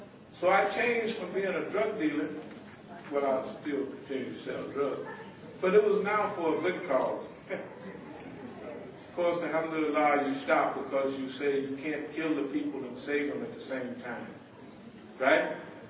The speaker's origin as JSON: {"language": "English", "region": "the South", "country": "United States", "tie": "born there", "moved": "yes", "said": "I was born in the South. 63 years old, I moved to the north and to the west. But when I was born in the south, people my age were still lynched."}